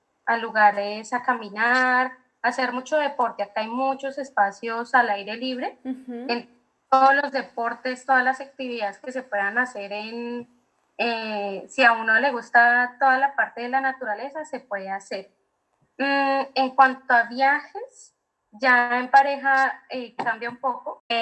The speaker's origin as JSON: {"language": "Spanish", "country": "Colombia", "said": "Nosotros somos también de Colombia, venimos de una ciudad grande, Entonces, pues para nosotros este cambio a la parte rural fue bastante grande"}